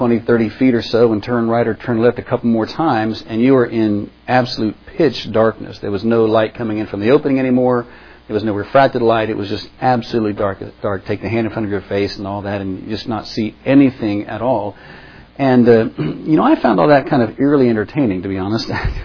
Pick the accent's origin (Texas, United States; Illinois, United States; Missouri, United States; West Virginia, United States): West Virginia, United States; there were a lot of those back in my home state of West Virginia.